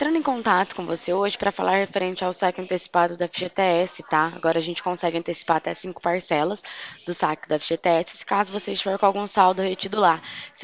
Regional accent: Pirassununga, São Paulo, Brazil; Mas eu trabalho aqui em Pirassununga. Eu sou daqui

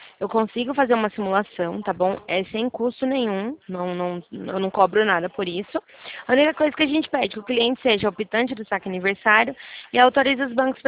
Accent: Araras, São Paulo, Brazil; Ó, eu sou de São Paulo, sou de Arara, São Paulo.

